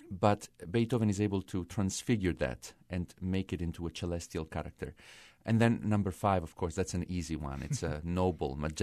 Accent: Foggia, Apulia, Italy; English is a second language; I was born and raised in Italy. I did all my studies in Italy, and I was born in southern Italy in the city of Foggia.

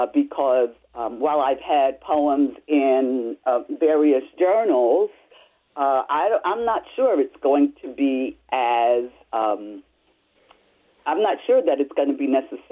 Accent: Philadelphia, Pennsylvania, United States; one of short stories about growing up in South Philadelphia.

